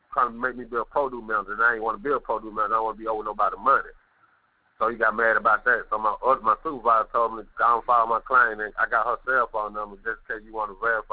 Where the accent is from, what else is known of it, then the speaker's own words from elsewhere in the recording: Mobile, Alabama, United States; I'm from Mobile, Alabama. American.